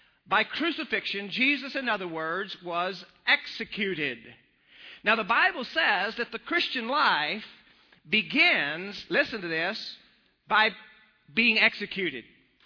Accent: Texas, United States; I'm not tough enough, even though I am from West Texas.

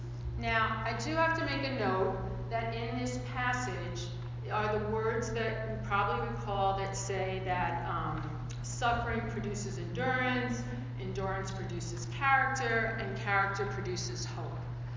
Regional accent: Queens, New York, United States; Now, I haven't spent that much time on a farm growing up in Queens

